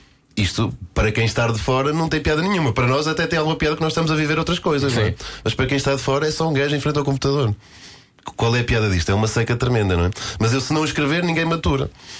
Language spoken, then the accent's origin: Portuguese; Guimarães, Braga, Portugal; Eu comecei no Grande Vitória de Guimarães, né, na minha terra natal